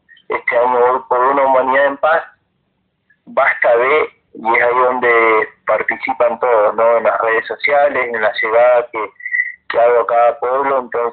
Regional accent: Los Menucos, Río Negro, Argentina; de donde soy oriundo, de Los Penucos, y acá me encuentro descansando con mi familia.

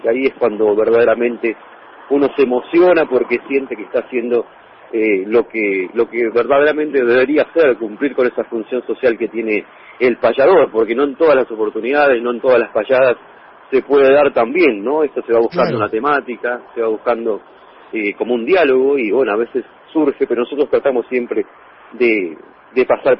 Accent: San Vicente, Buenos Aires Province, Argentina; En el 81, nací en Capital Federal, vivo en San Vicente desde muy chiquito. Es el pueblo que siento como mío, donde están mis afectos, mis familiares, mis amistades. Pero sí, tengo 39 años

